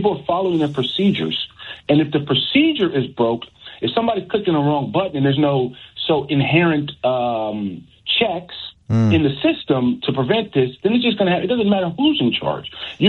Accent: United States; moved away as an adult; now in Derby, United Kingdom; I'm a long-time listener from the United States, but I'm transplanted here to the UK. I've lived here for quite a long time.

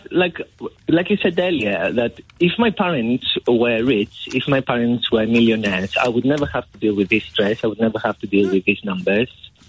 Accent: Greece; moved away as an adult; now in United Kingdom; So I'm personally Greek, so I moved from Greece to the UK.

